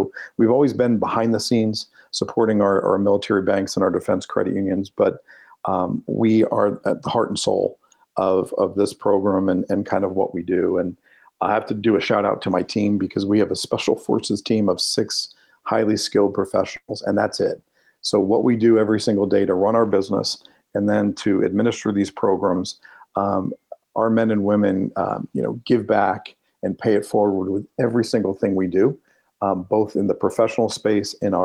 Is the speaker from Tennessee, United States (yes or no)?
no; New Jersey, United States; also born or lived in Pennsylvania; But in my family, growing up in New Jersey and Northeast Pennsylvania, my dad's family is from